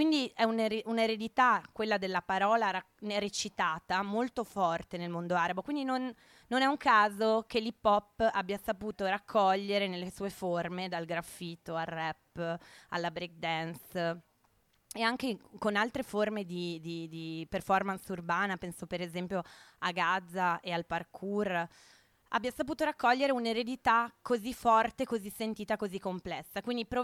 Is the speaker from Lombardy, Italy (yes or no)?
no; Padua, Veneto, Italy; sono italo-palestinese. Anch'io sono cresciuta a Padova